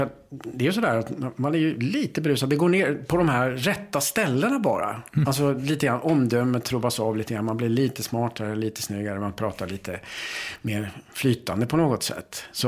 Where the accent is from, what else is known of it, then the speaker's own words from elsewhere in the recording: Boden, Norrbotten County, Sweden; när jag växte upp där i Boden, eller rätt sagt man gick på gymnasiet och sånt där